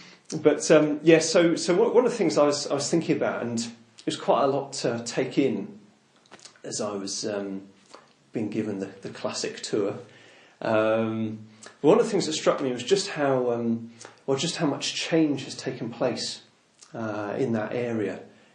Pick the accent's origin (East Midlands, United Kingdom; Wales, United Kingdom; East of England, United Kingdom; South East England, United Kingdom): South East England, United Kingdom; Oxford; I come from Oxford. I don't know whether you said that, but I live in Oxford, in England.